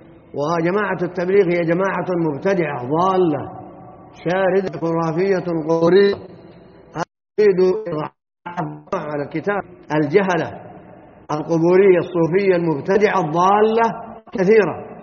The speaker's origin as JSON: {"language": "Arabic", "country": "Saudi Arabia", "said": "الحمد لله على ما نعيشه في بلادنا المملكة العربية السعودية"}